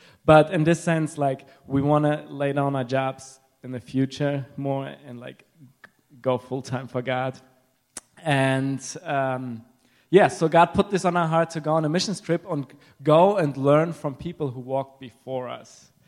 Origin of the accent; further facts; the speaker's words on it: Germany; English is a second language; also born or lived in Ukraine; now in United States; If you wonder why I have an accent, it's because I'm a citizen of heaven. But I was born in Ukraine, grew up in Germany, and got married to an American lady. So that brought me over here.